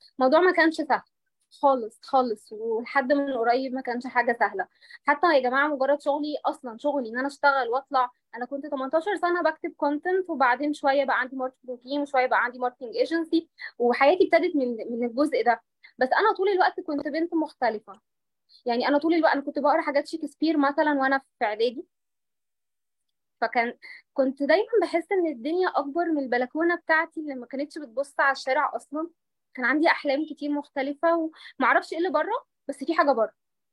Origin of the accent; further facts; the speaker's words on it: Saudi Arabia; وانا كنت كمان مدرستي ونموي في بيئه منغلقه، وانا عيله سعوديه سعوديه سعوديه قوي.